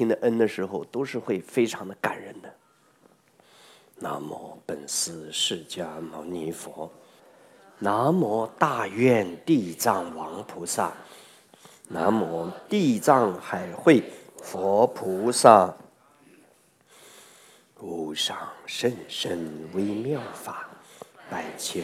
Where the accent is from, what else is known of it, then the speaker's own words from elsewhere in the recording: China; 我们中国人的合掌练个十年比不过别人